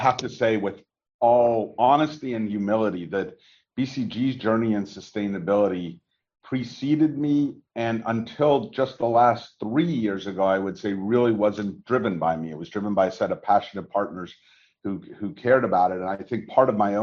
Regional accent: Pittsburgh, Pennsylvania, United States; But I grew up in Pittsburgh. I was a chemical engineer.

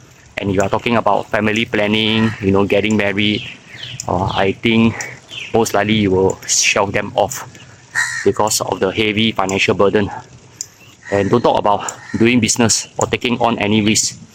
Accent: Singapore; So does it also means that as Singaporean ourselves, they are also very risk averse

